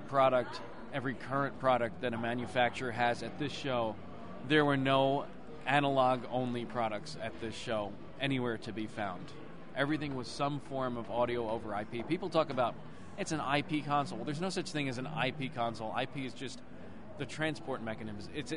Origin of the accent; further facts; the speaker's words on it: New York, United States; I can say New York, I'm from New York